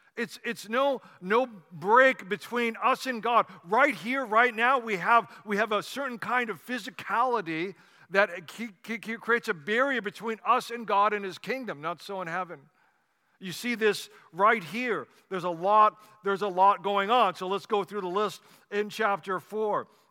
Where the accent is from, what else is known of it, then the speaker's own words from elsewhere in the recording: California, United States; I'm from California.